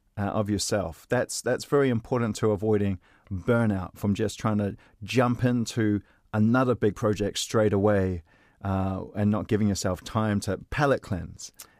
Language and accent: English; New Zealand; it's because I'm a New Zealander and we hate celebrating.